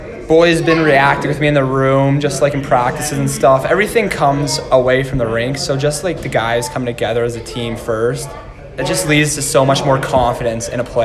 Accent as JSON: {"language": "English", "town": "Didsbury", "region": "Alberta", "country": "Canada", "said": "I'm 18 years old, and I'm from Didsbury, Alberta."}